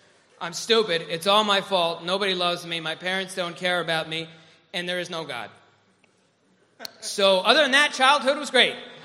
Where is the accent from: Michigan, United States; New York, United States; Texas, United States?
New York, United States; I grew up in Rockland County, New York.